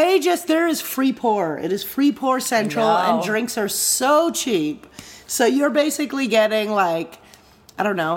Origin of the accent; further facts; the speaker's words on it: Canada; you know, we're both Canadian.